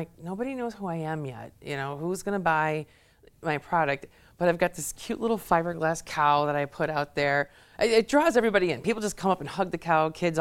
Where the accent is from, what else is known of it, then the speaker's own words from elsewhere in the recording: Chicago, Illinois, United States; also born or lived in New York; now in Worcester, United States; I also lived in two major cities. I'm from Chicago. I lived in New York, and now I come here to Worcester.